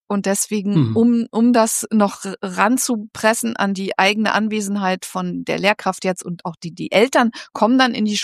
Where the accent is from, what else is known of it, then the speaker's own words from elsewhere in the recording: Berlin, Germany; Ich bin Berlinerin